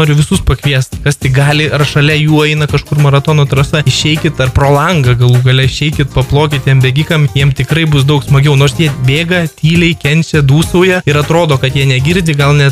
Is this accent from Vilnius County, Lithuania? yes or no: no; Kaunas, Kaunas County, Lithuania; mes juos organizuojam tik Kaune, nes esam kauniečiai ir mylim šitą miestą